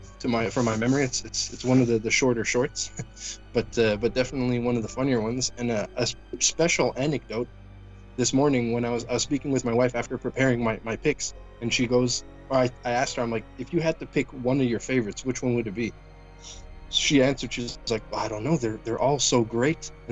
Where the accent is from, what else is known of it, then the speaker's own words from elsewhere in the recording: Canada; I'm Canadian, I'm a Canuck, so I don't have a choice but to pick that one